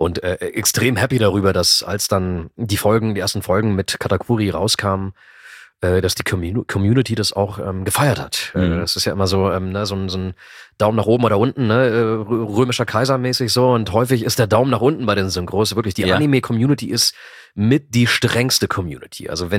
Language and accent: German; Germany; zu Hause haben wir Griechisch gesprochen, spreche auch akzentfreies Griechisch, also wie Native quasi, und Deutsch, klar ist klar, ich bin in Deutschland geboren und groß geworden